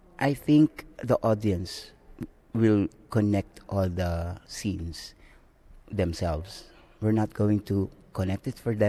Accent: Central Luzon, Philippines; I'm from the Philippines. I live in Bulacan

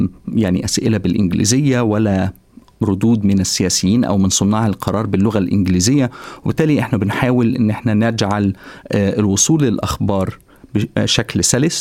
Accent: Egypt; أنا كنت متواجد في مصر، طبعا أنا مصري، وكنت متواجد في مصر في عام 2011

